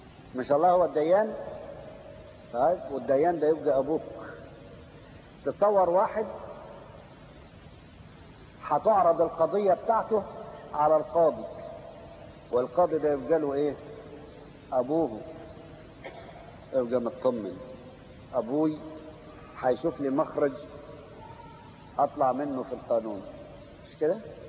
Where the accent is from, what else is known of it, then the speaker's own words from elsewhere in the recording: Egypt; في مثل يقولوه عندنا في مصر، مش عارف عارفينه ولا لأ، أو عندكم زي ولا لأ